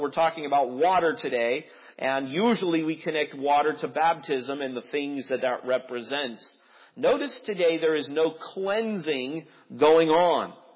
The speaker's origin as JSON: {"language": "English", "region": "Midwest", "country": "United States", "tie": "born or raised there", "said": "I, growing up in the Midwest, had never really had that kind of experience of, you know, a couple of hours driving in the bus, not seeing a single green thing."}